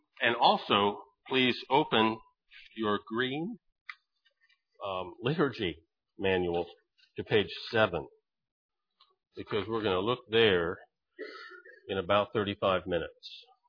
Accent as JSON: {"language": "English", "region": "the South", "country": "United States", "said": "people, y'all. I'm from the South. Y'all coming to over there to serve and to teach."}